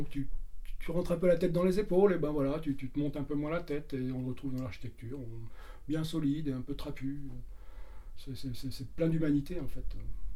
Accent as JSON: {"language": "French", "region": "Brittany", "country": "France", "tie": "born or raised there", "said": "moi je suis breton hein, quand même d'origine, donc je retrouve ici mon enfance, même si mon enfance n'était pas dans le Cap. Hein. On a vécu avec mes parents sur une île des Glénans, on a vécu près de Concarneau, on a vécu dans le nord, ce qui s'appelait les Côtes du Nord à l'époque"}